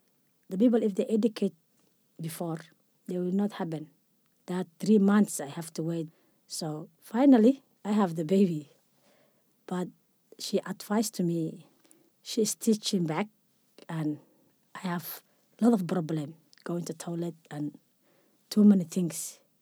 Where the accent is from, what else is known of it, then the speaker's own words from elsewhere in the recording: Somalia; English is a second language; now in Australia; I'm from Somalia. I have 5 kids. I'm here in Australia for a while.